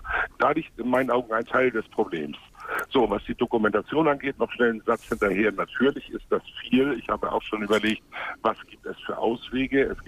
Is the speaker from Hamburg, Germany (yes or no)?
yes; Hamburg, Germany; born there; Ich bin gebürtiger Hamburger. Ich bin irgendwann rausgezogen